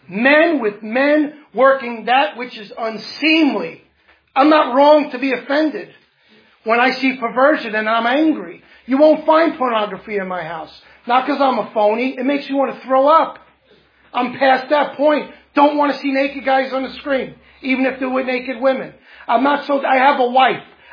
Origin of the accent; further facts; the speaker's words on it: New York, United States; Wow, this guy is from New York. Yeah, I'm from New York. Yes, I'm a minister of the gospel.